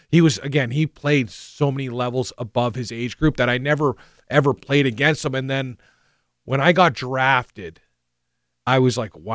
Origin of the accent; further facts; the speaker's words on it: Canada; we're both from Canada